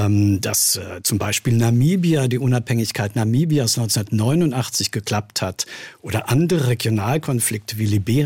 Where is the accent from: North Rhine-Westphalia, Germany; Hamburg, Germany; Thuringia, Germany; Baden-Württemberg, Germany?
Baden-Württemberg, Germany; Stuttgart; Also ich bin ja in Stuttgart geboren hier und bin zur Schule dann auch in Süddeutschland gegangen.